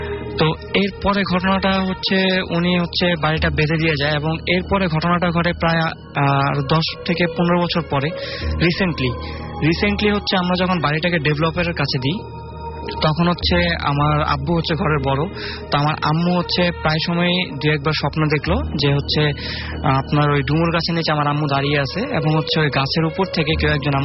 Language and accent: Bangla; Old Dhaka, Dhaka Division, Bangladesh; এসেছি পুরান ঢাকা থেকে।